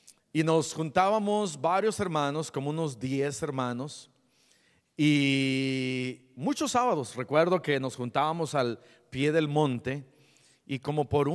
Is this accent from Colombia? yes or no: no; Iguala, Guerrero, Mexico; Yo crecí en Iguala, Guerrero.